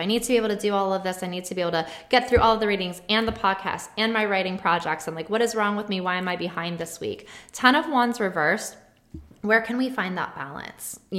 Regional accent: New York, United States; because I'm a New Yorker, you know, by heart

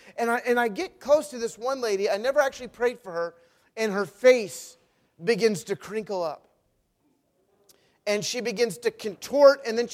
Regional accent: Richmond, Virginia, United States; Listen, I grew up in Richmond, Virginia. All of my friends were Christians.

